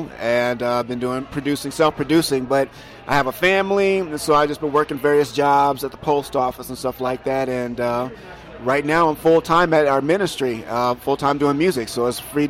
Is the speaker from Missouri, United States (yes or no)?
no; Louisville, Kentucky, United States; also born or lived in Des Moines / Cedar Rapids; Louisville, Kentucky, and also we moved from Louisville briefly to Des Moines, then to Cedar Rapids. So I graduated from high school in Cedar Rapids.